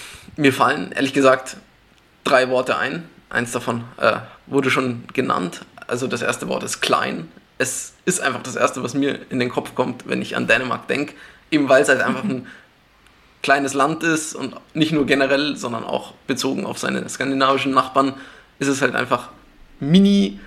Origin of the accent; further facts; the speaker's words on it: Munich, Bavaria, Germany; bin 27 Jahre alt, komme ursprünglich aus München